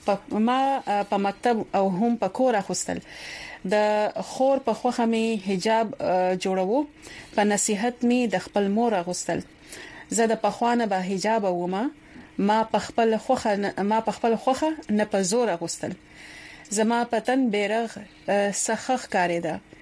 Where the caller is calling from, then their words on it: Dubai, United Arab Emirates; زه د دوبۍ نه یم پردیس کې